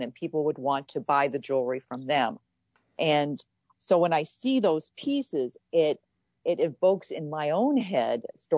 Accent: New Mexico, United States; born there; I was born in New Mexico and my parents had relationships with the Navajo

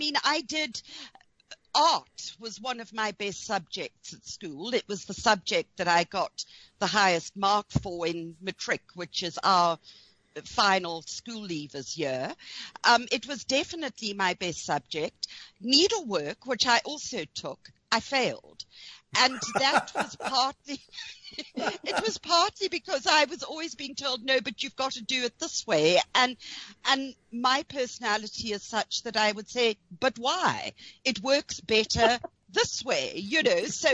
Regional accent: Zambia; I was born in Central Africa. It was Northern Rhodesia, then became Zambia. I was born there, grew up on a farm

